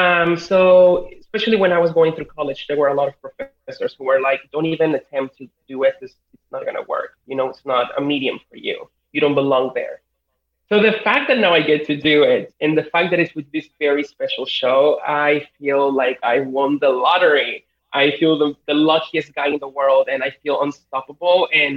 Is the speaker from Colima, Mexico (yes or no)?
yes; Colima, Mexico; I mean, I was born in Mexico. My whole family is from Mexico. We're actually from a place called Colima.